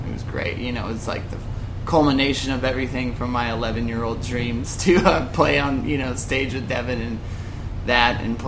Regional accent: St. Louis, Missouri, United States; Yeah, well, the band started in Springfield. So I grew up in St. Louis.

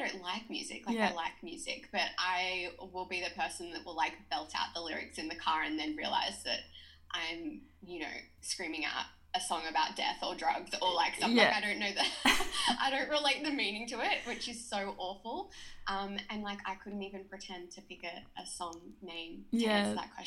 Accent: New South Wales, Australia; also born or lived in Brisbane; I was living in Brisbane, but I'm not from Brisbane. So I grew up on the central coast of New South Wales. So it's sort of smack bang in the middle of Sydney and Newcastle.

